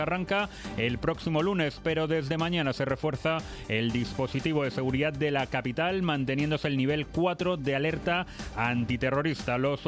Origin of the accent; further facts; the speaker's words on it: Valladolid, Castile and León, Spain; un aniversario de alguien de mi tierra, de Valladolid